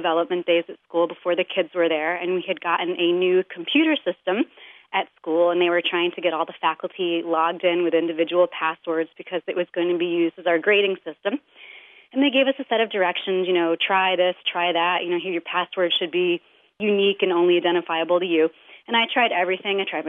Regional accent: Connecticut, United States; from Connecticut

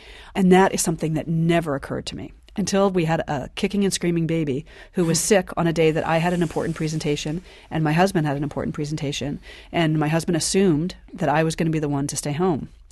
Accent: Washington, District of Columbia, United States; I'm lucky that I grew up in Washington and most of my career has been here in D.C.

